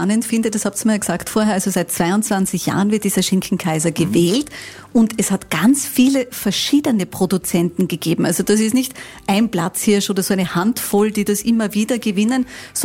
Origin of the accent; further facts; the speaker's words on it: Carinthia, Austria; so eine Osterjausentradition, das muss man ja auch sagen, wie bei uns in Kärnten, das gibt es ja sonst nicht.